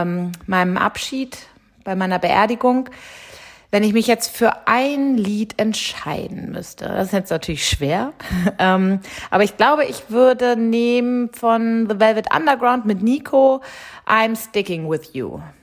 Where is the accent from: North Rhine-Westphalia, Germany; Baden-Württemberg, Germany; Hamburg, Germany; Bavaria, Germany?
Hamburg, Germany; Ich bin Hamburgerin. Ich bin schlechtes Wetter gewohnt.